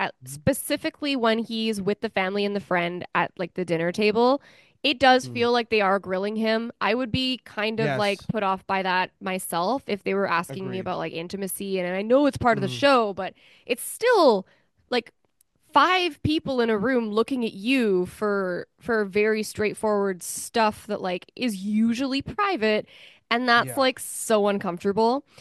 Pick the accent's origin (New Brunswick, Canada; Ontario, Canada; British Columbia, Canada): British Columbia, Canada; now in Montreal, Canada; I'm from British Columbia originally. I live in Montreal